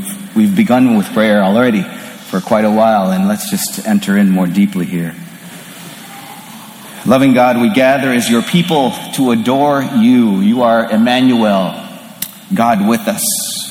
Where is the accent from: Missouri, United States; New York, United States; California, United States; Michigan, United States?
Missouri, United States; Columbia; I grew up in Columbia, Missouri, and our parish did not have any Eucharistic adoration.